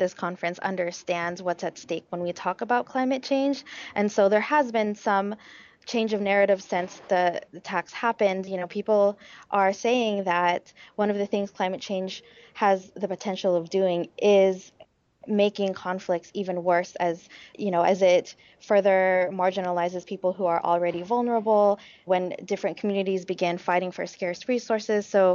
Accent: California, United States; also born or lived in Manila, Philippines; Yeah, so I'm Filipino American. I was born in Manila, but I have grown up mostly in California.

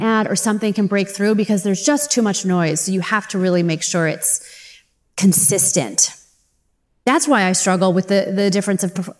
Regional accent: St. Louis, Missouri, United States; I grew up in St. Louis, Missouri. I didn't know anything about beauty

